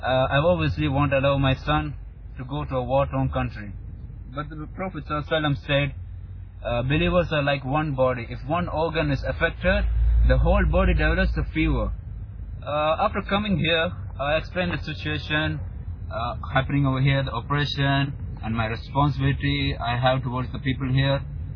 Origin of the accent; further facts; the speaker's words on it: India; now in Syria; I try my best to portray to the world that what's happening in Syria through an Indian, as an Indian.